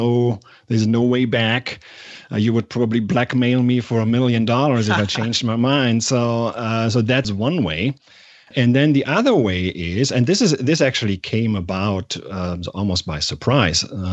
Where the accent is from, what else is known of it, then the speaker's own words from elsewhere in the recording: Germany; now in United States; The first time when I came from Germany to the US, right, that's a pretty life-changing event.